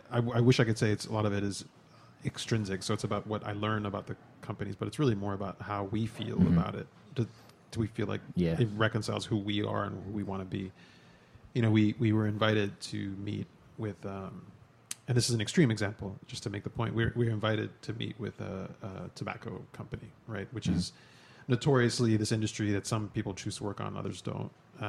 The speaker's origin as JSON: {"language": "English", "town": "Queens", "region": "New York", "country": "United States", "tie": "born or raised there", "said": "I grew up in Queens, New York. This little neighborhood called Belrose, New York, which is like far out east and close to Long Island, actually. And it was a really working class neighborhood."}